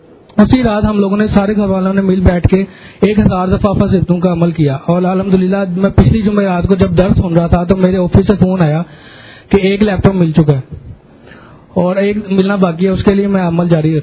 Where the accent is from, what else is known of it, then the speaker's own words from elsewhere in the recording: Lahore, Punjab, Pakistan; میں لاہور سے ہوں.